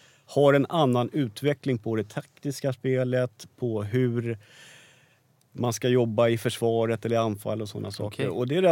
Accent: Bålsta, Uppsala County, Sweden; men faktum är att jag är uppväxt i Bålsta, en bit utanför Stockholm.

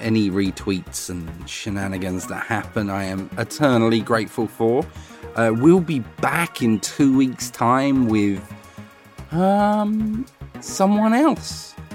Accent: East of England, United Kingdom; Growing up in Essex, people's names get confused.

